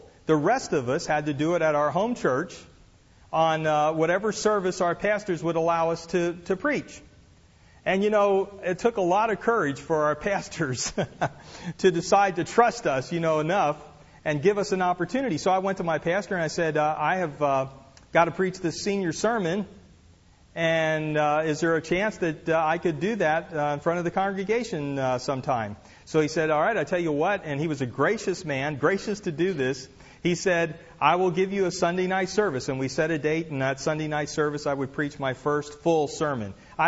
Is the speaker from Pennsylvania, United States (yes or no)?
yes; Reading, Pennsylvania, United States; I went to a little one evening a week Bible Institute in my hometown of Reading, Pennsylvania.